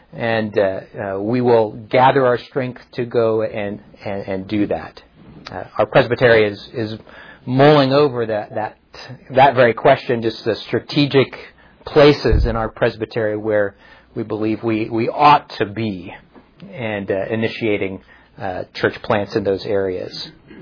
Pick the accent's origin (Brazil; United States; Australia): United States; Topeka, Kansas; I grew up in the Topeka congregation that is 120-some years old now, a lively, vibrant church.